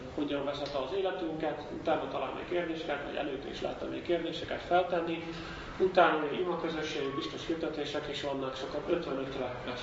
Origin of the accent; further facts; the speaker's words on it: Netherlands; Hungarian is a second language; Hollandiából származunk, a feleségem is